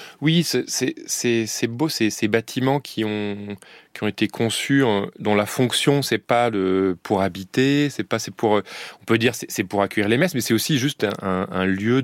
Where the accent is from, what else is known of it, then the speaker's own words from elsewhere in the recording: France; Donc, nous, on est français.